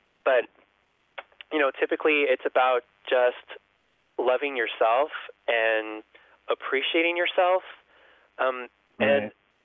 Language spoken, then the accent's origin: English; California, United States; Okay, because I'm from the Bay Area, so I would love to be your friend.